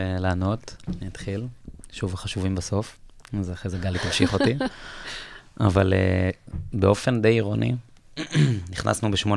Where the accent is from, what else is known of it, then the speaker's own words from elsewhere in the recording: Triangle, Israel; now in Herzliya, Israel; אני חי, אני גר עכשיו בהרצליה, אבל במקור אני מאזור, אני גם מושב סלית, אבל אזור המשולש.